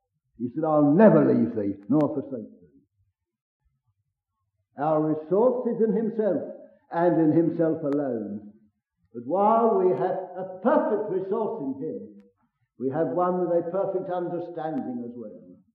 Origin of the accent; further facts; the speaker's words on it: London, United Kingdom; I'm a Londoner, and I hardly know anybody here.